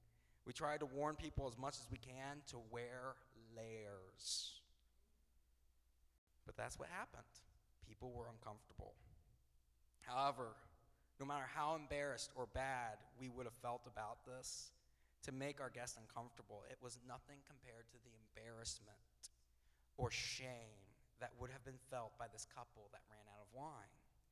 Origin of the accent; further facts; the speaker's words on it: Indiana, United States; I'm from Southern Indiana.